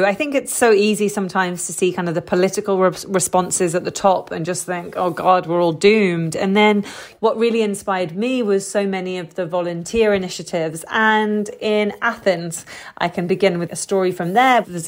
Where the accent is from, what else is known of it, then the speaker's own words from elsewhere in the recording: United Kingdom; okay, so I'm British